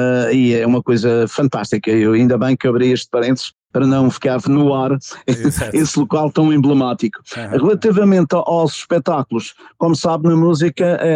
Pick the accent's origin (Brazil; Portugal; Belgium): Portugal; Funchal, Madeira; born there; a freguesia onde eu nasci, que é aqui o Imaculado Coração de Maria, aqui arredores do Funchal